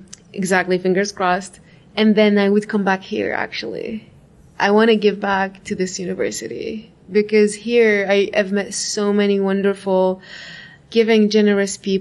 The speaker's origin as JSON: {"language": "English", "town": "Baghdad", "region": "Baghdad Governorate", "country": "Iraq", "tie": "born or raised there", "moved": "as an adult", "lives_now": "Denver, United States", "said": "So I was born and raised in Iraq, Baghdad, and I moved to the United States about 5 years ago now."}